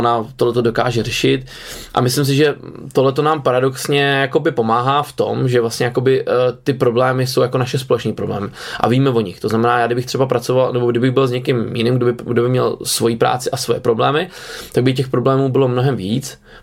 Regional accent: Prague, Czechia; jsme oba dva z Prahy, což je důležitá věc, to je důležitá věc.

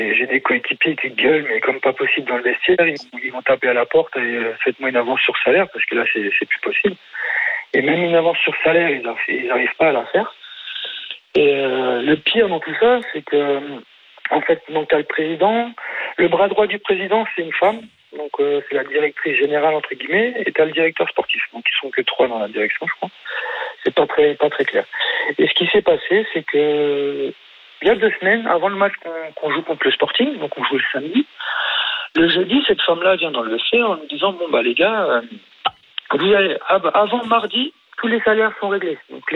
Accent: France; moi, je suis français, qui fait toute ma formation en France, qui grandit en France, qui a commencé à être professionnel en France.

